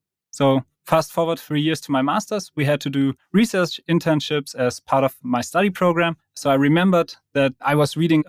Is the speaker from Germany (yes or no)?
yes; Germany; Yeah, so I'm from Germany.